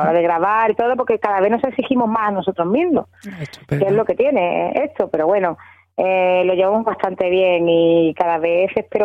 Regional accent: Cádiz, Andalusia, Spain; vivimos en San Fernando. Pero bueno, decimos somos de Cádiz y ya está.

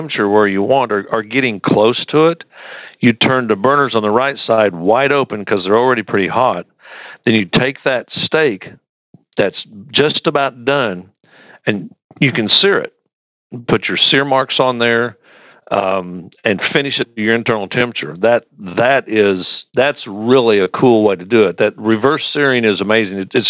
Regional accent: Pittsfield, Illinois, United States; I'm a Texan by choice. I grew up just north of St. Louis. And we were from the pork capital of the world. So we cooked whole hogs.

